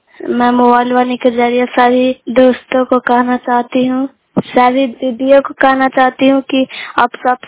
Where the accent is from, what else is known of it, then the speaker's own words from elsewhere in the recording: Bairganj, Bihar, India; ग्राम बैरगंज मकरौता पंचायत जिला नालंदा के निवासी हूँ।